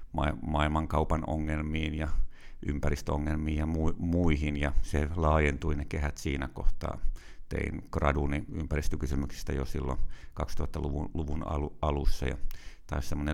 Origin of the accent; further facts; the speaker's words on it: Kärkölä, Päijät-Häme, Finland; Mä oon kasvanut Kärkölä-nimisessä paikkakunnassa tuossa Riihimäen ja Lahden puolessa välissä, tosin suku on sitten Etelä-Karjalasta.